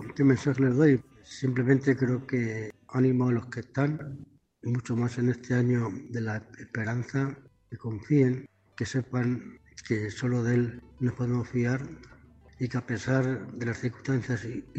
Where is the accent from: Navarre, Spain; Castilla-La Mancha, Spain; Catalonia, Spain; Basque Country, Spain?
Castilla-La Mancha, Spain; Herencia; born there; Nací en Herencia y fui ordenado en Demiel el 16 de julio de 1988.